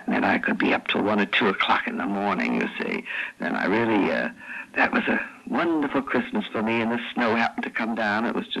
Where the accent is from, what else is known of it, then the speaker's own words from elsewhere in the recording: Waterbury, Connecticut, United States; I'm from a very large family. I'm one of the seven children. And I came from Waterbury, Connecticut, from a very large and interesting house full of fireplaces